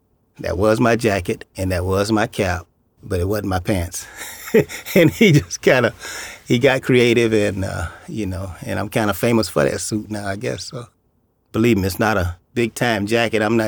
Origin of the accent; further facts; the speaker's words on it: Southern United States, United States; I'm from the South, you know, that's the Bible Belt.